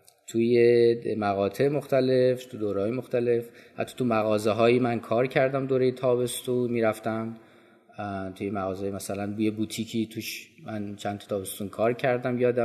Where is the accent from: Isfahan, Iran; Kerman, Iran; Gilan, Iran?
Gilan, Iran; Langarud; also born or lived in Tehran; وقتی که من 2 سالم بود دوباره برگشتن به شهر و دیار خودشون در شمال، شهر لنگرود، و من بزرگ شده شهر لنگرودم